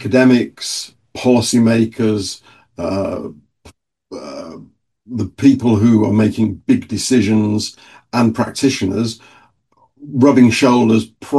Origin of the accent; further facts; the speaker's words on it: Yorkshire and the Humber, United Kingdom; By the way, I say that as a Yorkshireman and the largest county in England.